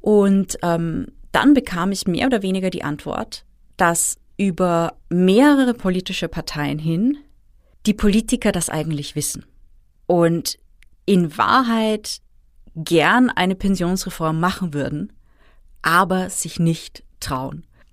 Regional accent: Austria; Und bei uns in Österreich jetzt nicht so.

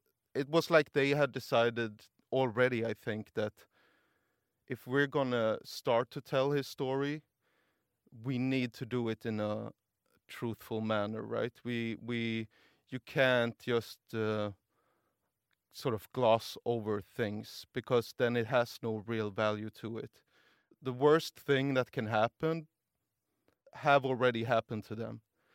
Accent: Gothenburg, Västra Götaland, Sweden; And I was just in Gothenburg, my hometown, visiting my brother this weekend.

